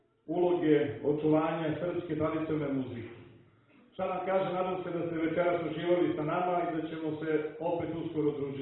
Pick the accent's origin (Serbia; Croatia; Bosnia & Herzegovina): Serbia; Belgrade, City of Belgrade; dolazim iz Beograda.